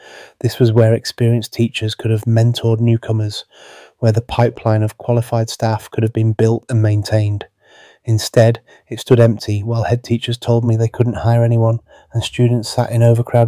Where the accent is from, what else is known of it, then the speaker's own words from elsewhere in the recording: Beeston, England, United Kingdom; I grew up in Beeston watching my mum leave for her first cleaning job at 5:30 every morning.